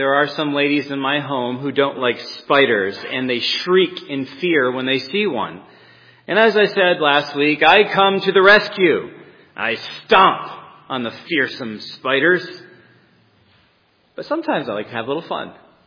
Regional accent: Michigan, United States; now in New York State, United States; Neither of us, Rachel or I, are from New York State. I come from Michigan, and my wife from the South, Virginia, South Carolina, North Carolina.

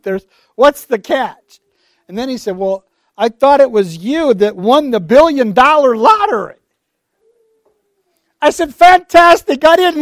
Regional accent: Alpena, Michigan, United States; I was from Alpena. Petoskey area, Gaylord area, Alpena. We were from all of northern Michigan.

